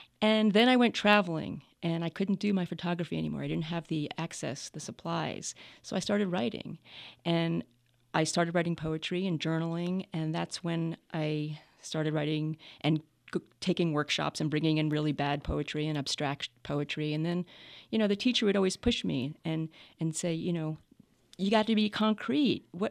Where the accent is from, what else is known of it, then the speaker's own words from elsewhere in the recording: New York, United States; Well, Long Island. I always felt like an outcast.